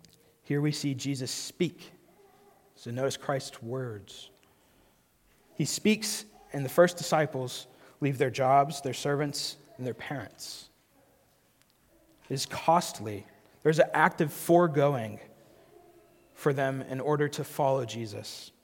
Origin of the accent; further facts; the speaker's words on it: Huntsville, Alabama, United States; growing up in Huntsville, Alabama, it was weird if you didn't go to church.